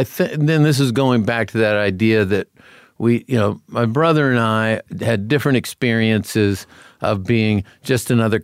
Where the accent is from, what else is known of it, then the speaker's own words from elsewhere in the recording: Concord, New Hampshire, United States; Concord, New Hampshire.